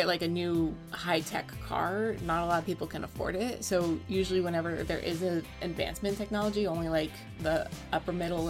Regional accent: United States; in my own opinion as an American

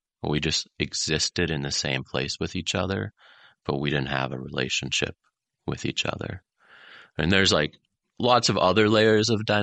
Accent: Sabika, Minnesota, United States; I grew up in a small town in Minnesota named Sabika. There's 600 people there.

